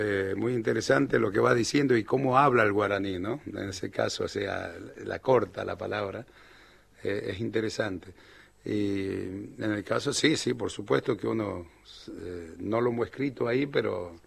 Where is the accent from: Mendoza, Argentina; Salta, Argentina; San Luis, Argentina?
Salta, Argentina; Tartagal; cuando después me vengo de Tartagal a Salta